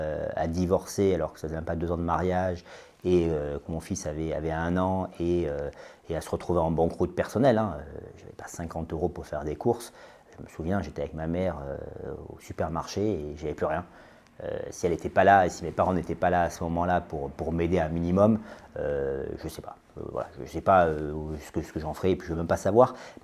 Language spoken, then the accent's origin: French; Nice, Provence-Alpes-Côte d'Azur, France; je suis né à Nice. J'ai grandi à Nice toute mon enfance. Je suis très peu parti, puisque je suis parti une année à Aix-en-Provence pour passer ma licence.